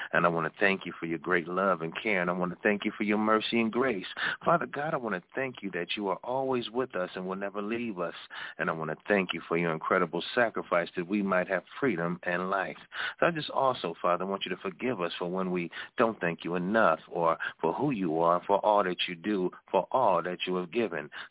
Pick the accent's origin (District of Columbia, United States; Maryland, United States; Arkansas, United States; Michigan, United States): Michigan, United States; Detroit; and I am your host from Detroit, Michigan